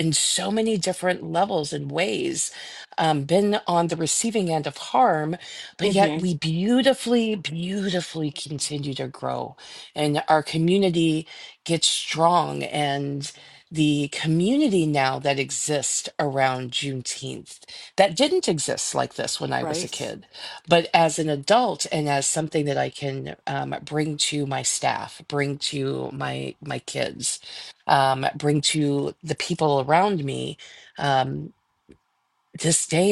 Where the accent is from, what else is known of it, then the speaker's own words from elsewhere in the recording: the South, United States; So, you know, I'm from the South. I spent a good portion of my time in the South when I was growing up.